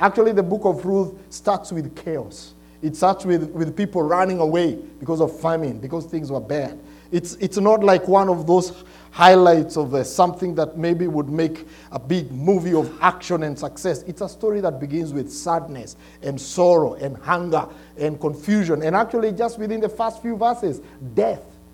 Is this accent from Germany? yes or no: no; Kenya; now in United States; In Kenya, we have what we call the British English.